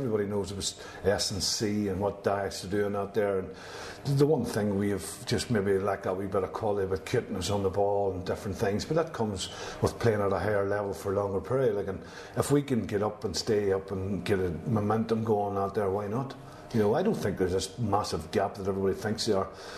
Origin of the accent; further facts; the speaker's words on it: Ireland; I think it goes without saying I'm Irish, and you know, and I want to remain Irish.